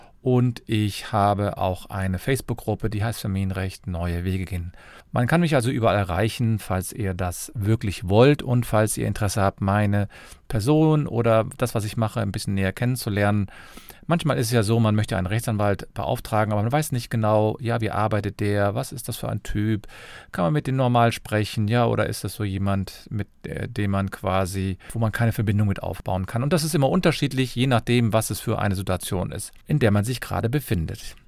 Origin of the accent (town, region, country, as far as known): Cologne, North Rhine-Westphalia, Germany